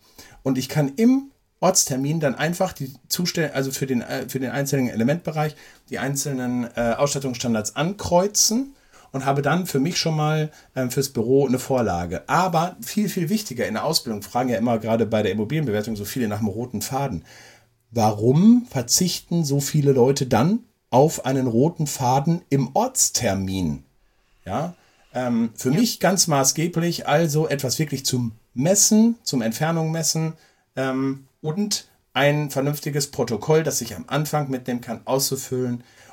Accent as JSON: {"language": "German", "region": "North Rhine-Westphalia", "country": "Germany", "said": "Ich komme aus dem Ruhrgebiet"}